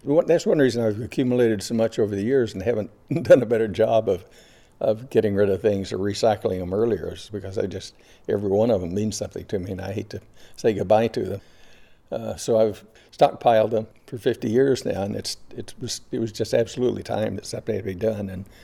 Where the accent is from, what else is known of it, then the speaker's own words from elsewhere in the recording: Texas, United States; Well, I grew up in Texas, and the thing that signified the landscape in the Southwest to me was the physical immediacy of it